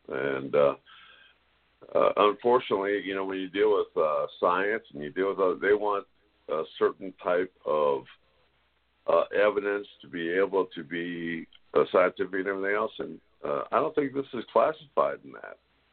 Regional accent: West Virginia, United States; And, you know, that area, I was raised in West Virginia

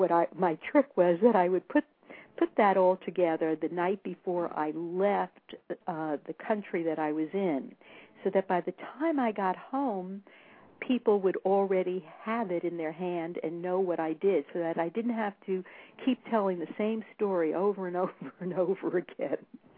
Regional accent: New York City, New York, United States; I'm from New York City

